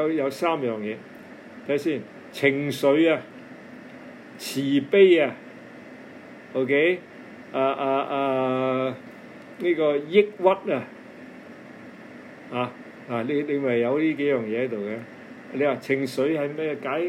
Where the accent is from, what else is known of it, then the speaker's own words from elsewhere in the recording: Guangdong, China; 我們廣東人叫它那朵花呢